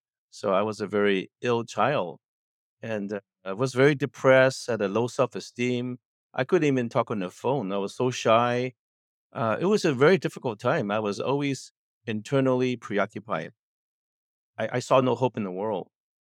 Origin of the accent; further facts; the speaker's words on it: San Francisco, California, United States; I was born in San Francisco, Bay Area. Actually, San Francisco in Chinatown specifically. And I grew up in the 60s there.